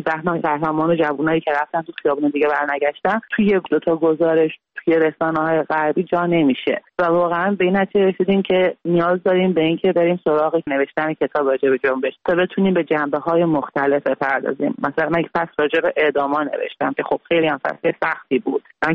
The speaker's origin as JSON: {"language": "Persian", "country": "Iran", "tie": "born or raised there", "said": "منم یه زن ایرانی ام که در طول به دنیا اومدم و با وجود همه محدودیت‌های جمهوری اسلامی که روی همه جنبه‌های سن تاثیر گذاشته بود بزرگ شدم."}